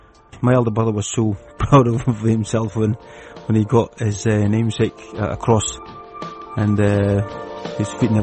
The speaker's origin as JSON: {"language": "English", "country": "Fiji", "moved": "as an adult", "lives_now": "United Kingdom", "said": "I'm originally from Fiji. I came over to Britain in 2002 to come and join the British Army"}